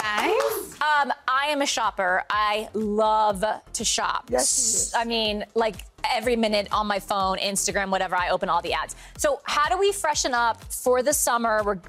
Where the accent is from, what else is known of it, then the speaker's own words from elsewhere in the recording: Texas, United States; I grew up in Texas. There's a ton of tiny towns, remote Texas.